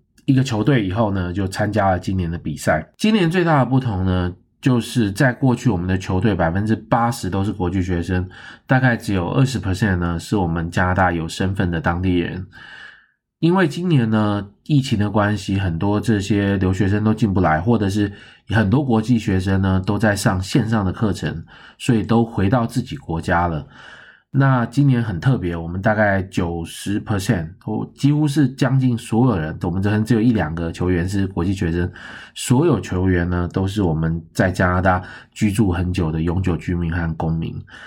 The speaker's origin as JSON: {"language": "Chinese", "country": "Taiwan", "lives_now": "Canada", "said": "我们自己本身也是台湾人"}